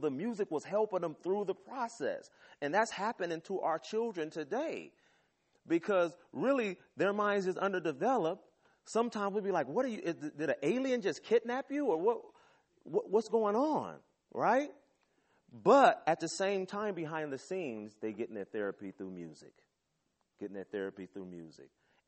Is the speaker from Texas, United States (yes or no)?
no; Oakland, California, United States; because I grew up in East Oakland.